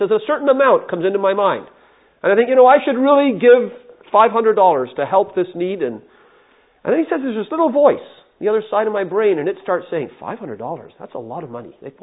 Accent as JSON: {"language": "English", "town": "Toronto", "region": "Ontario", "country": "Canada", "tie": "born or raised there", "said": "we used to have a man in Bracondale Assembly, the assembly I grew up in Toronto."}